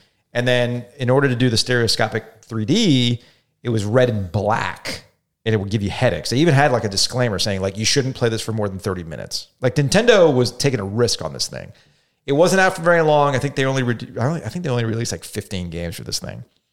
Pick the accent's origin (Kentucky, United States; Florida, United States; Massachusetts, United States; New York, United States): Florida, United States; growing up in South Florida, you have no familiarity with hockey.